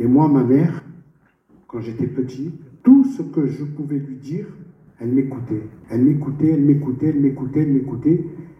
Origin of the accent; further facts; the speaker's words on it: Normandy, France; born there; moi je suis pas né en Algérie, je suis né en Normandie. Je suis fils de fonctionnaire. C'est mon histoire. Puis un jour, à 17 ans, moi j'ai grandi dans un camp, puis je me suis retrouvé en ville à Malosque.